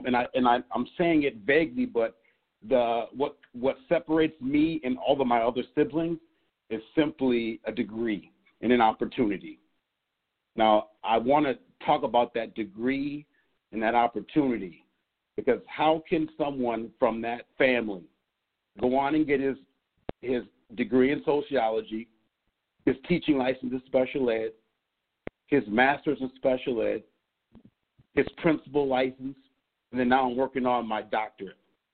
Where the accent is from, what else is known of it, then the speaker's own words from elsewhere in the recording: Minnesota, United States; Born and raised in Minnesota from a single mom, three brothers and three sisters.